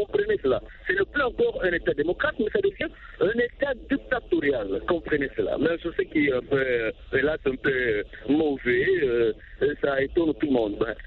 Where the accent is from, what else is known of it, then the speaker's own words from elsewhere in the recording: DR Congo; chez nous en RDC